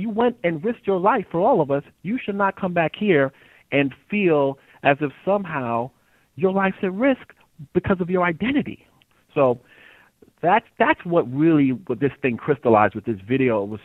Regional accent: Harlem, New York, United States; born there; Because, look, I was born in Harlem. My mom came from Guyana.

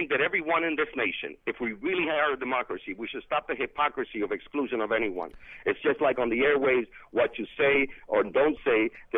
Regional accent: Ponce, Puerto Rico; which is my hometown of Ponce, Puerto Rico, who the parade was honored this year.

